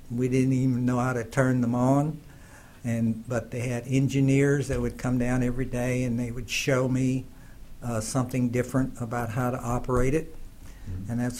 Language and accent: English; Osawatomie, Kansas, United States; also born or lived in Clarksville, United States; I was born in Arkansas, a little town called Clarksville, Arkansas. I lived there till I was three. And then my parents moved to Osawatomie, Kansas.